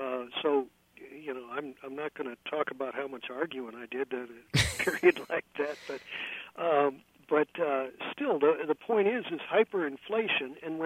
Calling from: San Francisco, California, United States; I'm calling you from San Francisco, where maybe 6 months ago a hamburger was going for $12, now it's going for $17.

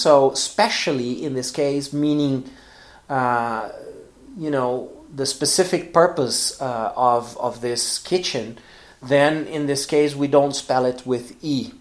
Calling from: Porto Alegre, Rio Grande do Sul, Brazil; English is a second language

